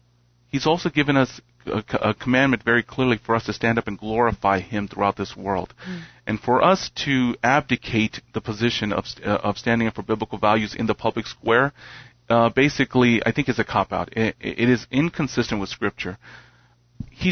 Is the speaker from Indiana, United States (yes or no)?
no; Philadelphia, Pennsylvania, United States; I grew up in Philadelphia.